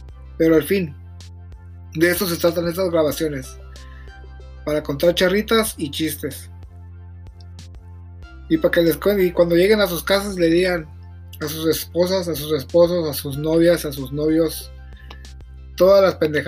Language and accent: Spanish; California, United States; soy mexicano y nacido en Baja California Norte. Crecí en el sur de California.